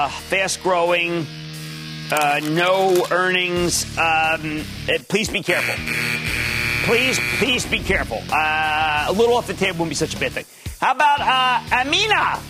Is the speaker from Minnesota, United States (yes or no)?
no; Philadelphia, Pennsylvania, United States; Yes, I know I'm from Philadelphia. I don't care.